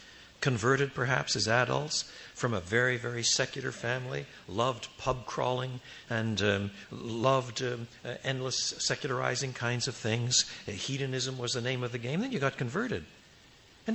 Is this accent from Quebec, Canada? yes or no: yes; Quebec, Canada; I was brought up in French Canada and I happily kiss people on both cheeks, yet my parents were both born in the UK.